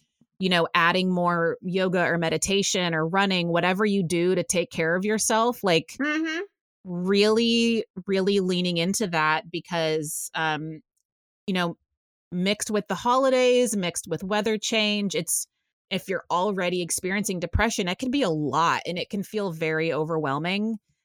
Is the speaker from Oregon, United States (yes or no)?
no; Texas, United States; It's cultural too, like growing up in Texas, and I bartended in a country bar for like 5 years.